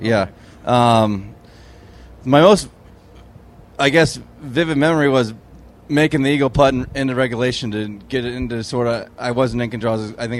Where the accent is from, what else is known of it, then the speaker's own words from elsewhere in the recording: San Diego, California, United States; Growing up in San Diego, obviously, the Farmers is probably the most important tournament to me.